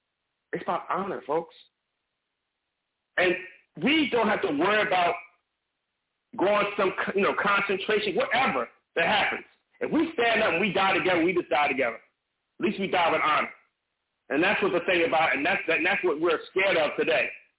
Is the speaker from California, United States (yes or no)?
yes; Compton, California, United States; I used to, you know, be that young man, you know, growing up in Compton, California, you know, growing up in Crip Set, gang banging.